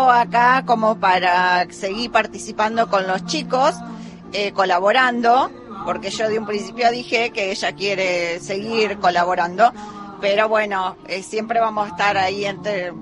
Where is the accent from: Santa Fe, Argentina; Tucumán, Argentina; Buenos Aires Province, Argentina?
Buenos Aires Province, Argentina; Escobar; No, porque nosotros somos de acá de la provincia, somos de Escobar, entonces íbamos y veníamos todo el tiempo viajando.